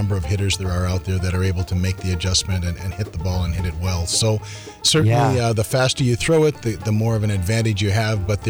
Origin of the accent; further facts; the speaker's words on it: Halifax, Nova Scotia, Canada; I'm from Halifax, Nova Scotia.